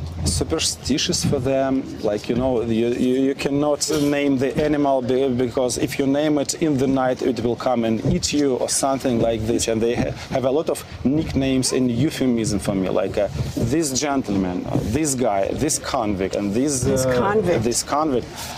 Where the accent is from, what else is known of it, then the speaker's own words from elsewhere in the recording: Russia; I'm 41 years old. It means that actually I'm a guy from the Soviet Union.